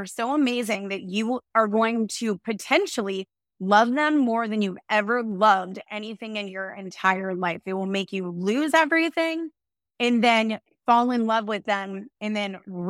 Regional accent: Texas, United States; My husband and I both have very similar backgrounds. We're both from Texas, from two of the most probably affluent zip codes in the state of Texas.

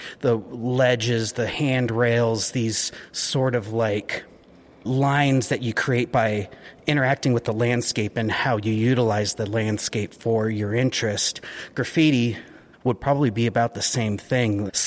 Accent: California, United States; Growing up in Sonoma County, I think I wasn't really too concerned about landscape or nature.

